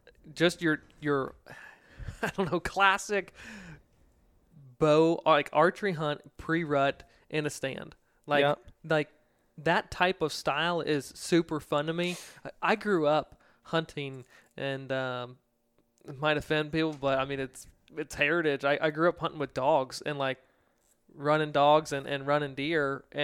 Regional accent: Virginia, United States; growing up in Virginia, and that being one of the first places ever settled and colonized, like that ground just went through so many changes

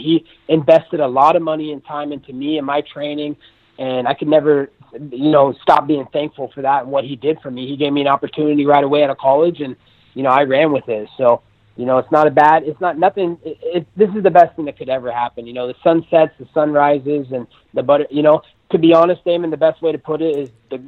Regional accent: United States; as an American, and everybody knows I'm America's son and I fight for America

